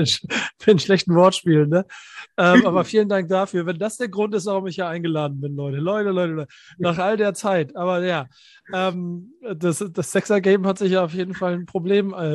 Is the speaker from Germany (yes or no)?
yes; Hamburg, Germany; born there; Ich bin ja gebürtiger Hamburger. Ich liebe diese Stadt, ist die schönste Stadt der Welt